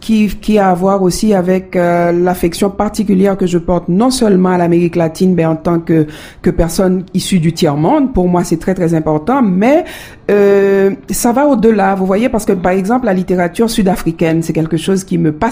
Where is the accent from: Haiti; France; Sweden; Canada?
Haiti; moved away; j'ai quitté Haïti, je suis venue à l'école ici